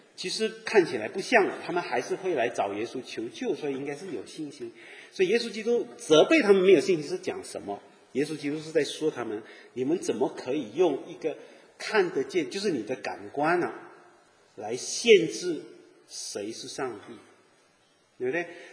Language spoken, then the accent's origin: Chinese; Malaysia; 我在亚洲长大呢，我们马来西亚人就会，父母有时候会给我们吃藤鞭